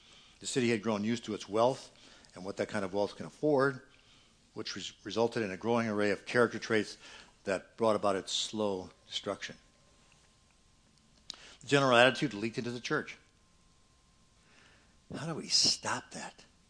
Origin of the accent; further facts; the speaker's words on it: United States; born there; which means I was born in America.